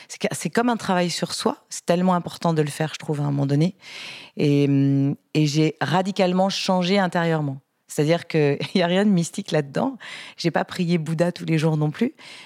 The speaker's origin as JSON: {"language": "French", "town": "Lyon", "region": "Auvergne-Rhône-Alpes", "country": "France", "said": "je suis lyonnaise déjà, donc on partait plus souvent dans le sud qu'on montait dans le nord"}